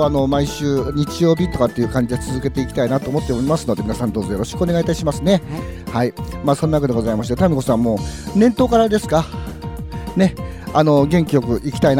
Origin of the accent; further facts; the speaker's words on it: Gifu, Japan; はい、もう本当に私の地元でございまして、